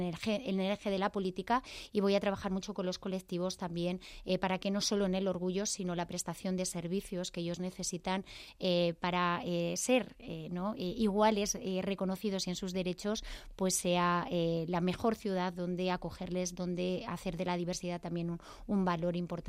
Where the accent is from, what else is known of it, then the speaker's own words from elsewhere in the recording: Castile and León, Spain; yo soy de Castilla y León